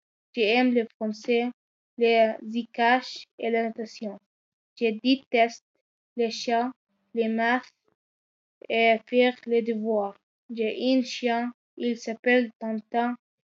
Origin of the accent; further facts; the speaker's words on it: Madrid, Community of Madrid, Spain; now in Beirut, Lebanon; j'ai 14 ans. Je suis née le 21 juillet 2008 à Madrid, en Espagne. Je suis espagnole, mais j'habite à Beyrouth, au Liban.